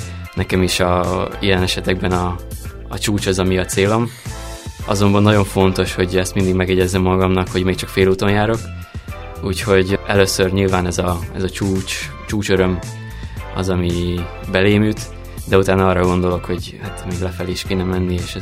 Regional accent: Sopron, Győr-Moson-Sopron, Hungary; mivel soproni vagyok, ezért Sopron is környéke Ausztriába.

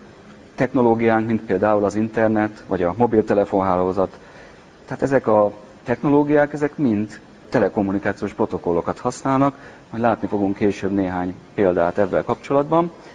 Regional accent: Kecskemét, Bács-Kiskun, Hungary; eredetileg kecskeméti gyerek vagyok

